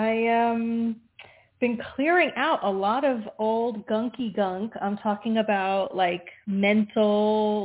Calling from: New Jersey, United States; from New Jersey.

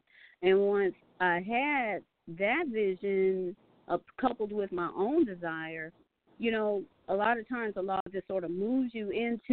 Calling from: Phenix City, Alabama, United States; in Phoenix City, Alabama.

